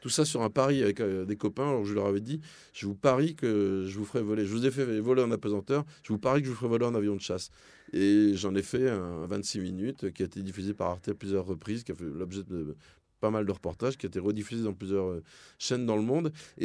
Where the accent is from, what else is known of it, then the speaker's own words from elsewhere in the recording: Toulouse, Occitanie, France; Puis en plus, je suis Toulousain, donc je voyais le Concorde décoller sous mes fenêtres tous les jours.